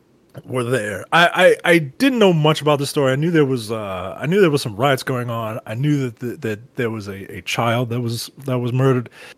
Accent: United States; you know, I'm an American, and this guy, you know, he's talking to me about America

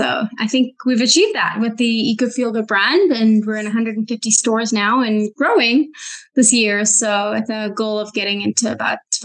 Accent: South Africa; now in Vancouver, Canada; I grew up in South Africa, but I've been in Vancouver for almost 25 years now.

